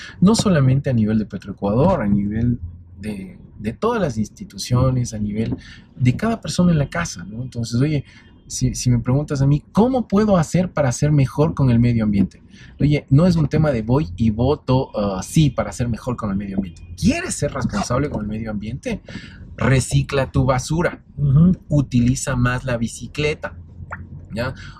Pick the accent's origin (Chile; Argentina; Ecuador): Ecuador; si en algún momento dado, como profesional ecuatoriano, estás involucrado en cualquiera que sea la cadena de valor